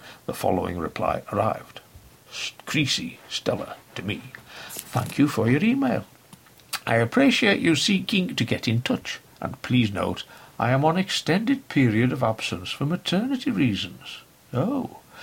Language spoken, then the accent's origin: English; Bushey, East of England, United Kingdom; I grew up in Bushey in Hertfordshire and went to a public school called, £33,000 a year, St Margaret's.